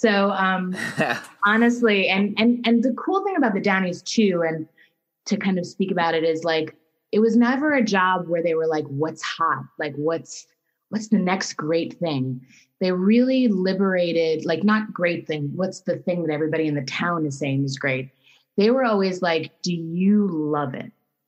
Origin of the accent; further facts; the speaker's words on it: New Rochelle, New York, United States; Yeah, so I come from New York. I grew up in New Rochelle, New York, and I always dreamed of being in the film business in New York.